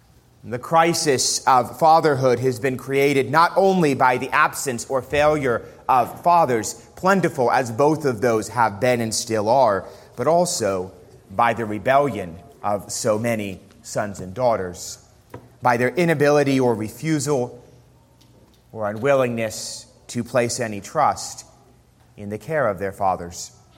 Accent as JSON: {"language": "English", "town": "New York City", "region": "New York", "country": "United States", "tie": "born or raised there", "said": "Growing up in New York City, my dad used to refer to Father's Day, a little bit tongue-in-cheek, as Missing Persons Day."}